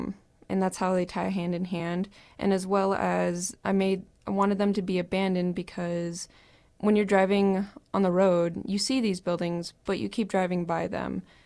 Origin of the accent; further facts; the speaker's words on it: Norfolk, Nebraska, United States; also born or lived in Hastings; now in Spearfish, United States; I'm originally from Hastings, Nebraska, okay. But we moved when I was a kid to Norfolk, and that's where I've lived my whole life until moving to Spearfish.